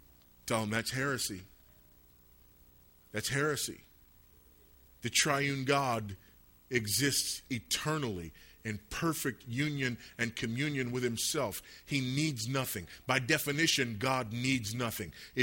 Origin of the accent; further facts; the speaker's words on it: Los Angeles, California, United States; People ask me, you know … where'd you grow up? I grew up some in Los Angeles